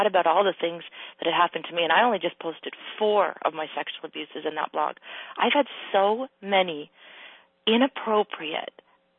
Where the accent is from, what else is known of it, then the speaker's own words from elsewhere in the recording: Canada; and even here in Canada because I'm Canadian.